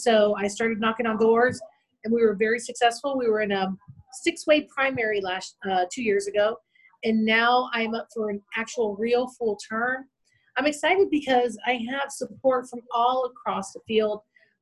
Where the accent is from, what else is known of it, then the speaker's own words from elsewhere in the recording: United States; born and raised in District 3, which is very exciting for me. First generation American. My dad is Colombian. My mom's from Argentina. I was born here, went to Oak Ridge High School.